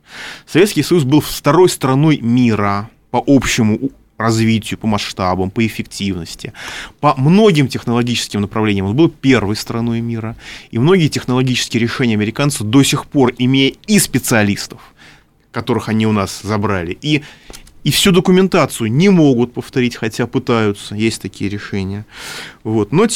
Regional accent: Moscow, Russia; я москвич.

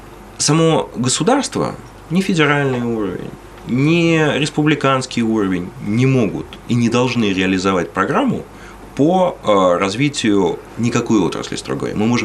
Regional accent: Moscow, Russia; у меня есть пример моего родного города, там, Москвы.

